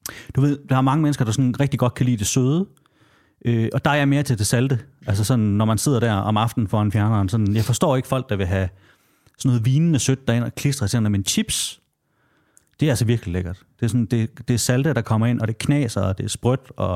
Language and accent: Danish; Jutland, Denmark; jeg har lige været hjemme i Jylland og besøge ham